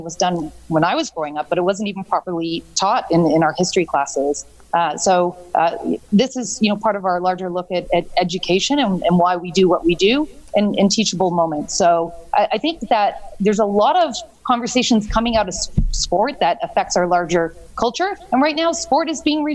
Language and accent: English; Canada; also born or lived in Boston, United States; So I grew up both in Canada and the U.S. I was born in Canada, but did some of my schooling actually in the Boston area.